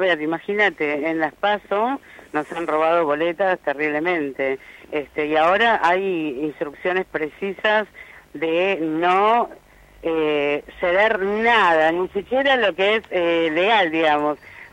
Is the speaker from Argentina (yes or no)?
yes; Argentina; realmente somos argentinos ante todo